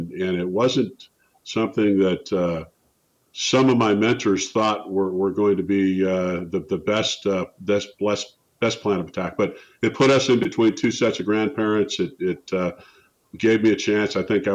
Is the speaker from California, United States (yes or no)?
no; Spokane, Washington, United States; a Division I job in my hometown of Spokane near it. No brainer, and near my parents.